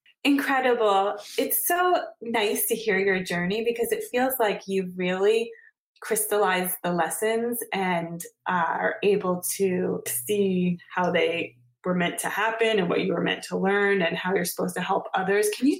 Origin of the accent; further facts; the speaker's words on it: New Jersey, United States; I'm from New Jersey, but I like the name, Dragon Baby.